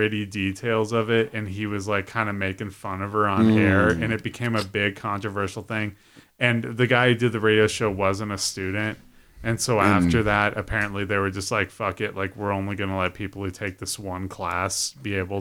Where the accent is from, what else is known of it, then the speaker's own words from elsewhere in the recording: Coos Bay, Oregon, United States; so I grew up in Coos Bay, Oregon, and I would turn on the radio and only at night I could get stuff from like